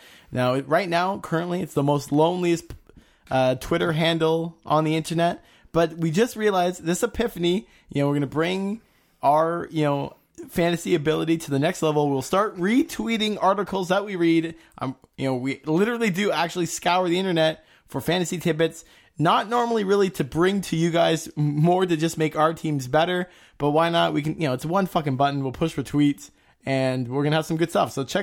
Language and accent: English; Canada; which, you know, we're from Canada.